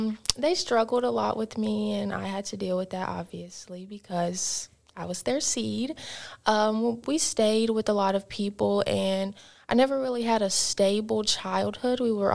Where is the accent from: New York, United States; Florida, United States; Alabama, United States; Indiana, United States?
Florida, United States; Brandon; born there; so I was born in Brandon, Florida.